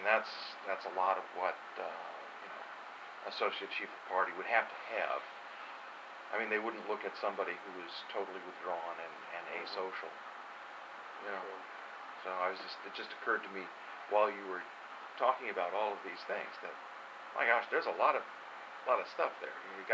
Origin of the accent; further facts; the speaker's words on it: Illinois, United States; even though I grew up in Illinois, and it was in a rural area